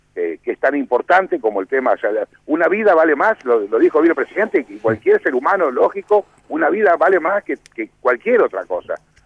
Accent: Argentina; somos argentinos.

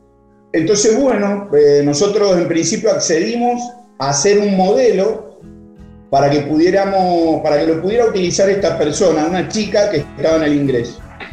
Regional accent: Mendoza, Argentina; Nosotros somos el Valle de Uco, plena zona vitivinícola.

